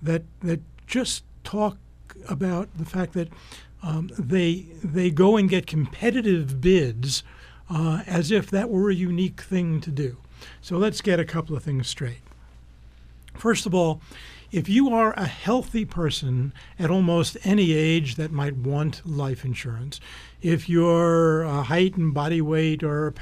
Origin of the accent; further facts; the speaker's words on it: New York City, New York, United States; now in Tucson, United States; And of course, I'm from New York, New York City. And the apartment that I lived in and moved out of to come here to Tucson, I could see the World Trade Center from my windows.